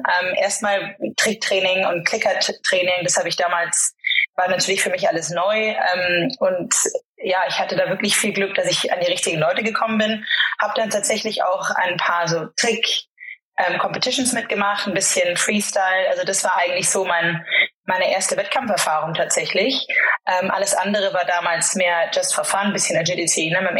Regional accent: Munich, Bavaria, Germany; now in England; Ursprünglich komme ich aus Minger, aus dem wunderschönen Oberbayern.

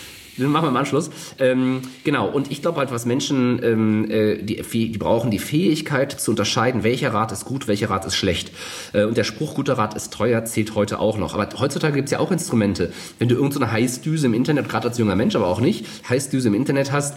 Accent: Niestetal, Hesse, Germany; also born or lived in Cologne; Dann sind wir in die Nähe von Kassel gezogen, Niestetal, Heiligenrode. Ist schon dörflich, also auch so ein Vorort, aber eher so dörflich gewesen.

